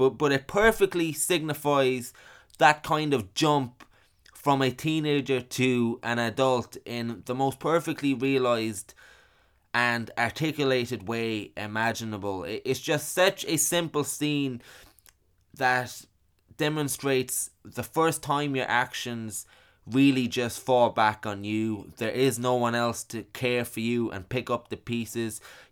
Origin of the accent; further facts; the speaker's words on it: Ireland; I mean, this movie is set in Sacramento, and I am from Ireland